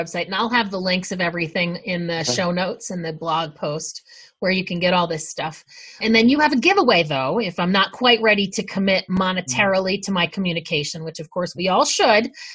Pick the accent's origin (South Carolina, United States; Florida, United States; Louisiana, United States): Florida, United States; Tallahassee; born there; my backstory? Okay, so I was born in Tallahassee, Florida.